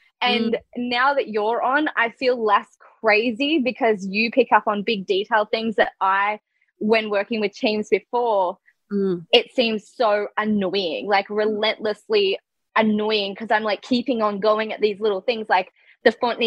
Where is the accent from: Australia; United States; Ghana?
Australia; Noosa, Queensland; And nobody else gets born in, nobody else can say, hey, I was born in Noosa. Very few.